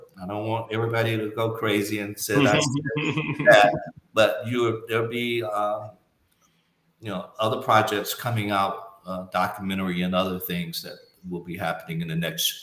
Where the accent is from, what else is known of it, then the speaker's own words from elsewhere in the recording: Alabama, United States; growing up in Alabama in the 50s and I never went to a black school until my junior year of college.